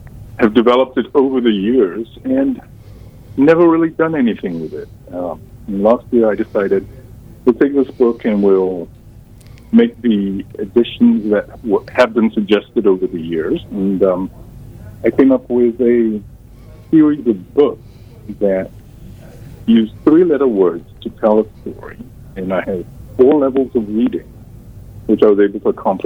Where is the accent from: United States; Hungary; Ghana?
Ghana; And I'm originally from Ghana, hence my long last name. And I think most people call me … which is my African.